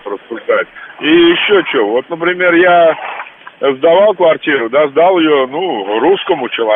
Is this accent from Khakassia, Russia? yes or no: no; Moscow, Russia; я москвич коренной, в общем-то, родился в Москве и несколько поколений.